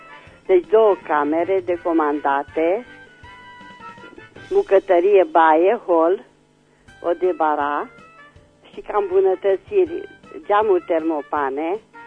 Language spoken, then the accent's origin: Romanian; Reșița, Caraș-Severin, Romania; sunt din Reșița